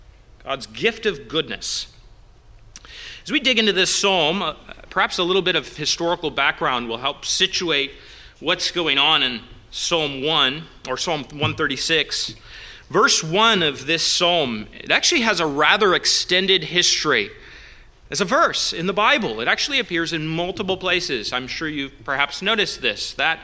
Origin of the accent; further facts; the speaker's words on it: Canada; It's a wonderful thing about being Canadian. I can celebrate Canadian Thanksgiving, which happens at the right time of year, and now I can celebrate American Thanksgiving